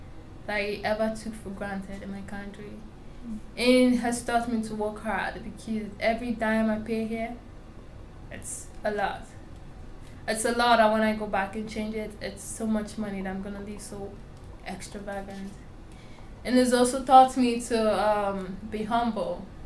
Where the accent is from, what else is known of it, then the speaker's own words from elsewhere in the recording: Nigeria; moved away; So knowing I came from Africa, from Nigeria precisely, and being a Black, I know where I came from. I know who is waiting for me back home. My siblings and everything. So being an international student now